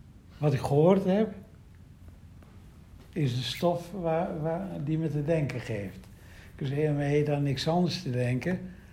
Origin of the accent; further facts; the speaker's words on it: Haarlemmermeer, North Holland, Netherlands; now in Nijmegen, Netherlands; Ik kom uit de polder, de Haarlemmermeer. Dat ligt onder de vliegvelden nu waar ik geboren ben. Onder het beton van de startbanen en de landingsbanen. Aalsmeer. En nu woon ik in Nijmegen al heel erg lang.